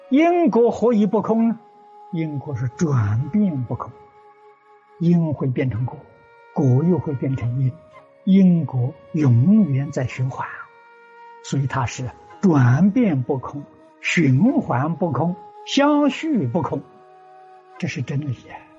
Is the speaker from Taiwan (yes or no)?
no; China; 我们中国人讲的安贫乐道啊，